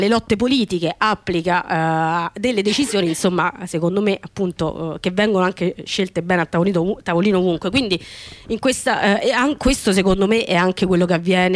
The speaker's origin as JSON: {"language": "Italian", "town": "Rome", "region": "Lazio", "country": "Italy", "said": "Io vengo da Roma Nord, vengo dal Pasteur"}